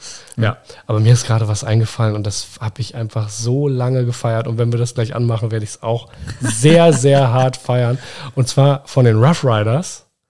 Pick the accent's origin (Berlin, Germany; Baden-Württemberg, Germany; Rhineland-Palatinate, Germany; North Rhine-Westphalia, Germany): Berlin, Germany; Ich komme aus Berlin-Marzahn.